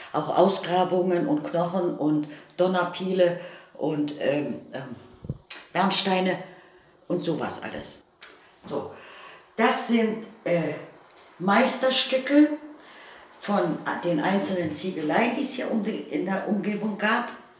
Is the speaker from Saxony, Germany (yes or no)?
yes; Zwickau, Saxony, Germany; Ich komme aus Zwickau … Gaststätte Seeblick.